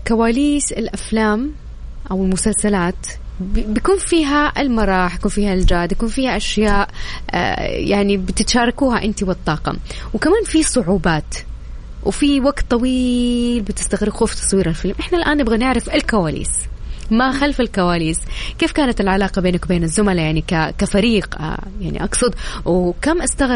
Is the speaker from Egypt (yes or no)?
no; Taif, Makkah Province, Saudi Arabia; born there; على فكرة أنا من مواليد الطائف